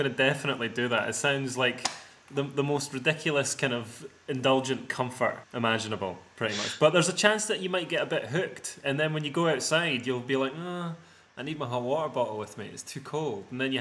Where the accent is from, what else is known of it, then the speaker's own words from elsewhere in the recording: Scotland, United Kingdom; I'm from Scotland, though, so, I mean, it shouldn't be too bad.